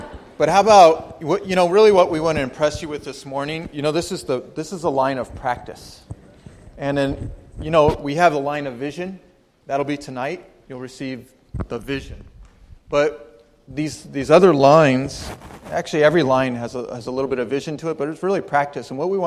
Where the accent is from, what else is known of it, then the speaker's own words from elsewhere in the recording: Arizona, United States; I'm from Arizona. I love the Grand Canyon.